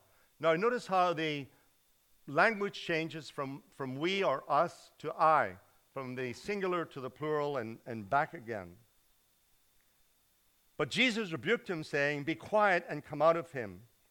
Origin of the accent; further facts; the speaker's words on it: Ireland; I preached in my hometown in Ireland in May